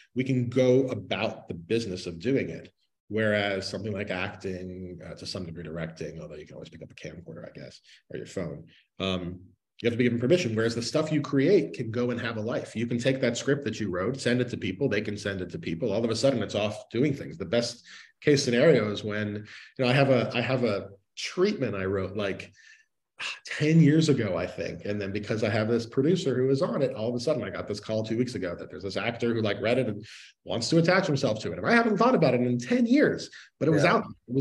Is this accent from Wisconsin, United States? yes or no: no; Miami, Florida, United States; I'm from Miami. I live in Southern California.